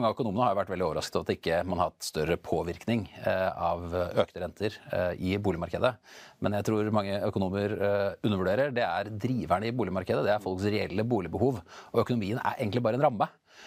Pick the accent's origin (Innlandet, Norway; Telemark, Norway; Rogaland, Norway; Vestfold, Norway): Vestfold, Norway; Jeg kommer fra Vestfold